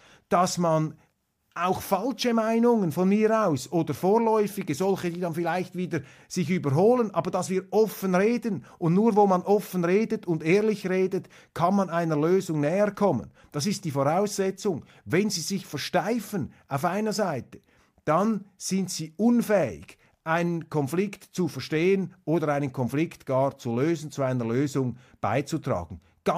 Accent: Switzerland; Also das ist wirklich erschütternd für mich als Schweizer.

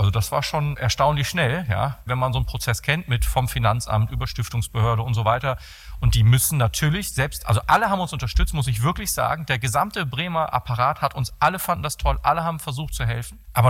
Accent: Ukraine; dass es irgendwo in der Welt, in dem Fall bei uns in der Ukraine

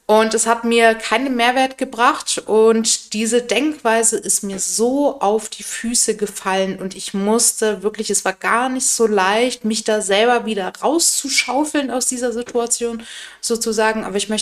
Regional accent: Bavaria, Germany; ich komme aus Bayern

